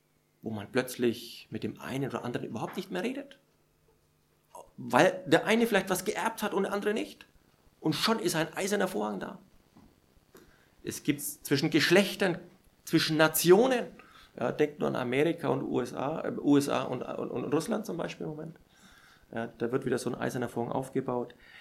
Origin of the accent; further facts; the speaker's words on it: Nuremberg, Bavaria, Germany; ich bin ja hier in Nürnberg aufgewachsen